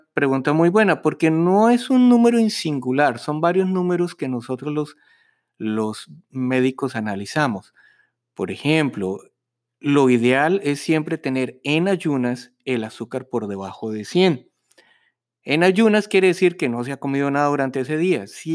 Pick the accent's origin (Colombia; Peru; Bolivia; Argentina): Colombia; moved away as an adult; now in United States; Nosotros somos colombianos, estudiamos medicina en Colombia y luego nos vinimos a Estados Unidos